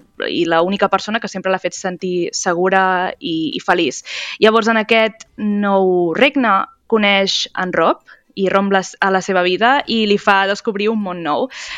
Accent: Figueres, Catalonia, Spain; now in Netherlands; Doncs jo sóc, encara que visqui a Holanda ara mateix ja fa 4 anys, però jo sóc de l'Empordà, sóc de Figueres

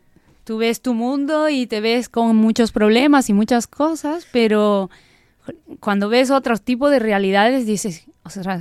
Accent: Bolivia; yo soy de Bolivia, y es muy distinto al que imparten aquí

